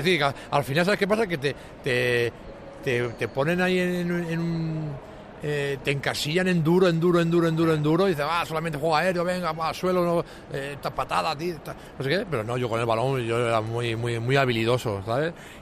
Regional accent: Madrid, Community of Madrid, Spain; yo soy de Madrid, soy madrileño, yo juego a las categorías inferiores del Madrid 6 años. Yo era antes madridista

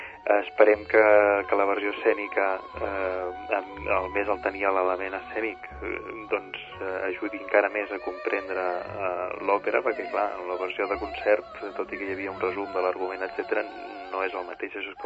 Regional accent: Sant Pere de Ribes, Catalonia, Spain; jo, en certa manera, soc mig sitgetà, perquè soc nascut a Sant Pere Ribes i visc a Sant Pere Ribes, però tinc molta vinculació amb Sitges.

